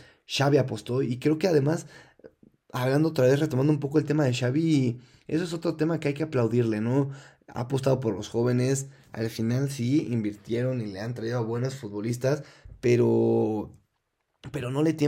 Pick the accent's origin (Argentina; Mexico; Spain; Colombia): Mexico; como mexicanos pues somos muy apasionados a nuestro fútbol